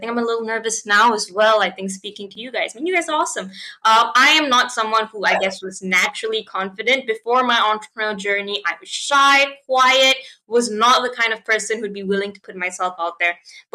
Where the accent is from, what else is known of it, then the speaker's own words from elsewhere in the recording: Malaysia; now in United States; I'm from Malaysia, so definitely a culture shock. It's literally as far away from Pennsylvania as you can get without turning back around the world.